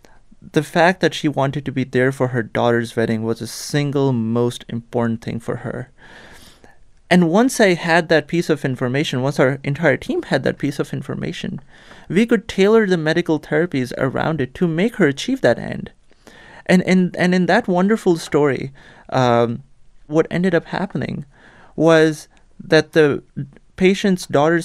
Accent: Pakistan; growing up in Pakistan

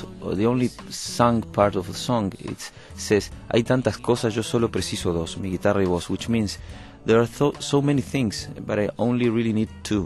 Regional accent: Uruguay; My father was born in Germany, in Berlin, and he escaped the World War II, and I was raised in Uruguay

